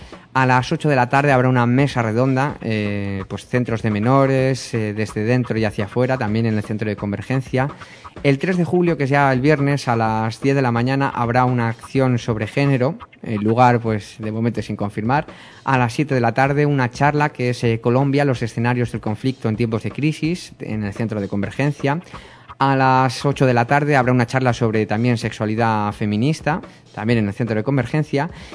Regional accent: Leganés, Community of Madrid, Spain; Yo llevo toda la vida viviendo aquí, nací en Madrid, pero le gánense de pura cepa y castellano, ¿no?

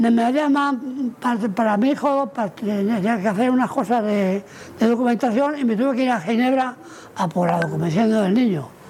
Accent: Madrid, Community of Madrid, Spain; moved away as an adult; mire usted que yo soy español, soy de Madrid

